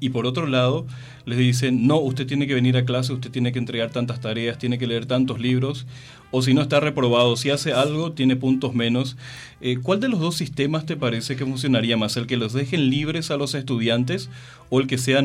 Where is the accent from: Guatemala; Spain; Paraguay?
Paraguay; also born or lived in Mexico; la audiencia sabe que yo soy un paraguayo mexicano y que yo también vengo de la misma formación cultural